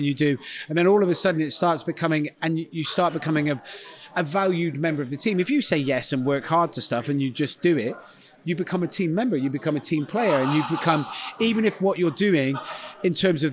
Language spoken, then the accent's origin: English; Gloucester, South West England, United Kingdom; So I'm from Gloucester, so it was just over the hill.